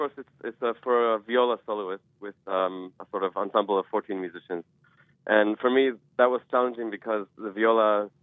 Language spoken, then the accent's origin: English; Denver, Colorado, United States; now in Oakland, United States; Well, I grew up in Denver, Colorado, and now I'm living in Oakland, California